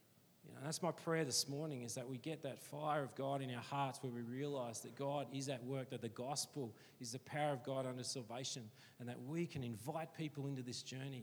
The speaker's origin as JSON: {"language": "English", "town": "Wagga Wagga", "region": "New South Wales", "country": "Australia", "said": "because I'm from Wagga and I like meat and three veg."}